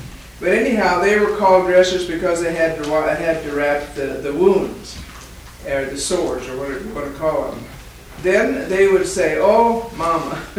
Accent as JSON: {"language": "English", "region": "Kansas", "country": "United States", "said": "You can get Missouri, Kansas, and Nebraska in Tanzania. There are three states. I come from Kansas."}